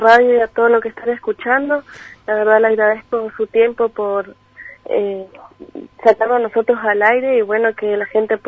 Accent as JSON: {"language": "Spanish", "town": "Posadas", "region": "Misiones", "country": "Argentina", "also_born_or_lived": "San Salvador de Jujuy", "said": "Y bueno, de ahí vinimos para acá de igual manera, nosotros somos acá de Posadas."}